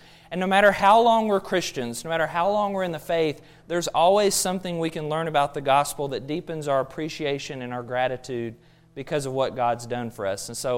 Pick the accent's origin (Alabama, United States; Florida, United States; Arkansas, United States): Alabama, United States; I grew up in Alabama, but did my undergraduate work at Freed Hardeman in Tennessee, and then did my master's in Memphis.